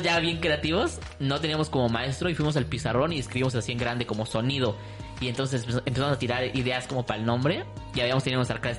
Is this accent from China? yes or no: no; Iztapalapa, Mexico City, Mexico; soy de Iztapalapa, ¿no?